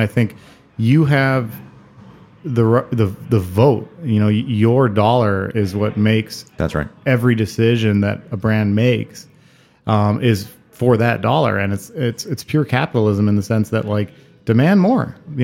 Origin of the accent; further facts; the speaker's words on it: Taiwan; now in United States; I was raised in Taiwan. You know, born and raised there. My mother's from New Zealand. My father's from Israel. I came and studied in the United States.